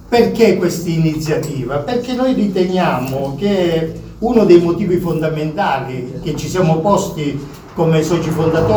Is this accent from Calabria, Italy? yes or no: yes; Calabria, Italy; Ma come calabrese, ad esempio, noi abbiamo dei personaggi importantissimi come Francesco, ma come anche Gioacchino da Fiore